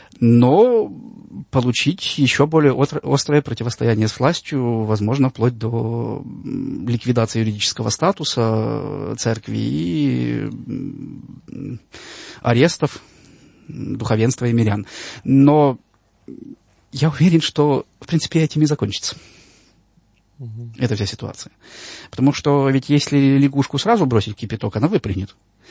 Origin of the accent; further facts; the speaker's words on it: Galicia, Ukraine; Есть Украина западная, и эта западная Украина тоже очень неоднородная. То есть Галичина, откуда я родом.